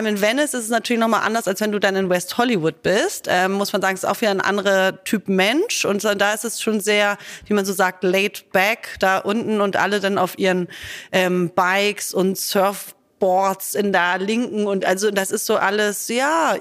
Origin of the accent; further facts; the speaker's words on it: Germany; Wir sind hier im Hotel für Jahreszeiten in Hamburg. Das heißt, mitten in der Heimat, wo ich auch sehr lange gelebt habe. Und nicht so weit weg von meinem Heimatort, wo ich aufgewachsen bin.